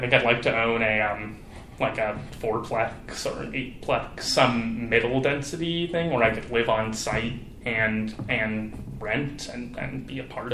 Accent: Lafayette, California, United States; I grew up in Lafayette, East Bay suburb that has a lot of open space, much like a lot of San Mateo County.

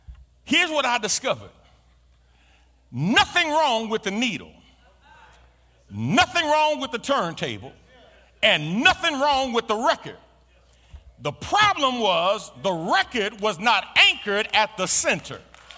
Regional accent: New York City, New York, United States; I grew up in the Jacob Riis Housing Projects, 465 East 10th Street, apartment 13H. Lower East Side of Manhattan

